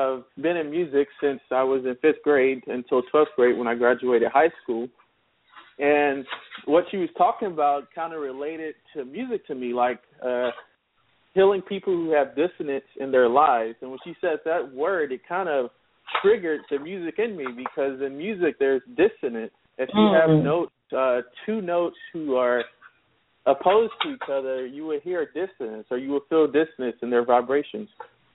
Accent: Houston, Texas, United States; also born or lived in Atlanta; now in Dallas, United States; I'm originally from Houston, Texas, but lived in Atlanta for a while, and I'm back here in Dallas.

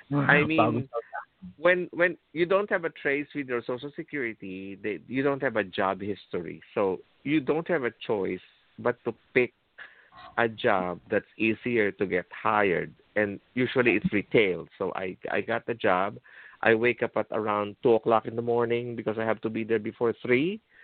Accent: Philippines; You know how it is when you're growing up in the Philippines.

